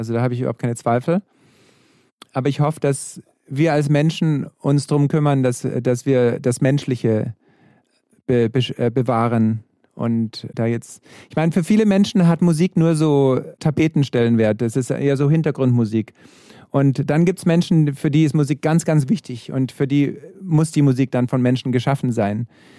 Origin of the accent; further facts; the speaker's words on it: Germany; Deutschland, da bin ich geboren worden und ich wurde geboren in Deutschland. Und es ist ein sehr schönes Land. Also ich liebe Deutschland. Ich hatte, meine ganze Kindheit ist in Deutschland.